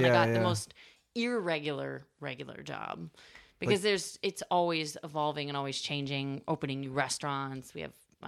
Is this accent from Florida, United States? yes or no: yes; Boynton Beach, Florida, United States; I'm only from Boynton Beach.